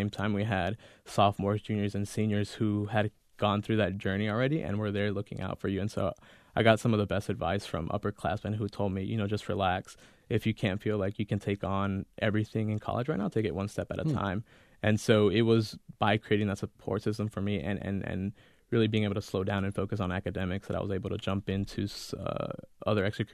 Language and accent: English; the South, United States; And so, growing up in the South, it's difficult to hold on to, your language, your culture, et cetera.